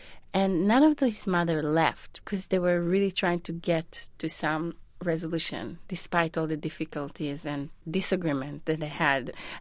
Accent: Israel; English is a second language; even though I grew up in Israel

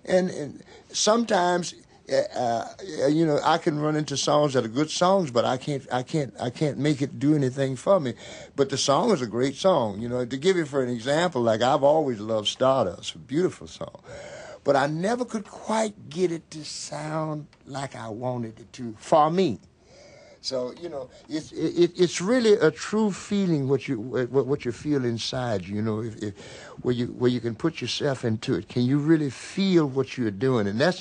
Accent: Greenville, Florida, United States; also born or lived in Albany, Georgia; I was born in Albany, Georgia, but I don't know anything about it because my parents moved to Florida when I was about 6 months old, so, you know, I wouldn't remember anything. So I was raised in a little village, I guess you could call it, called Greenville, Florida.

